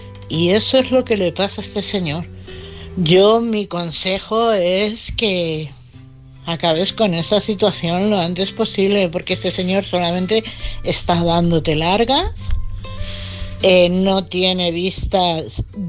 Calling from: Madrid, Community of Madrid, Spain; de Madrid.

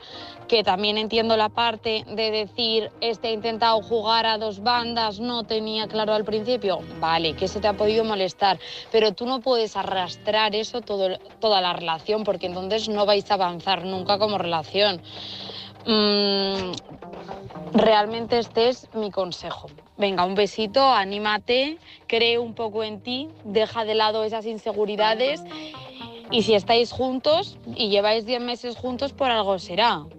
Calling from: Burgos, Castile and León, Spain; de Burgos y estoy aquí escuchando tu historia

